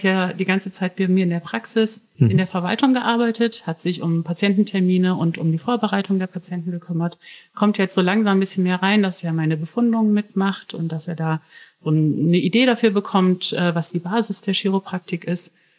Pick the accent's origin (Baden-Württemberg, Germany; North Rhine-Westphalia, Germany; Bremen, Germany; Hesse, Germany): Hesse, Germany; Fulda; Ich komme aus der Region Mitteldeutschland, also Fulda, genau mitten in Deutschland sozusagen.